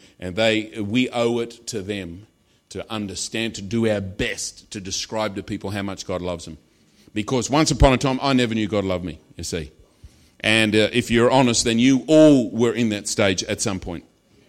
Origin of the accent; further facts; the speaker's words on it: Australia; now in United Kingdom; I'm from Australia. I've been here for 16 years, and I'm staying.